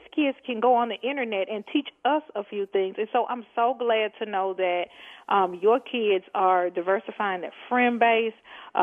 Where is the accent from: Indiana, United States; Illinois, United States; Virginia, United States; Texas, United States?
Texas, United States; You know, I'm from Texas, so I enjoy warm weather.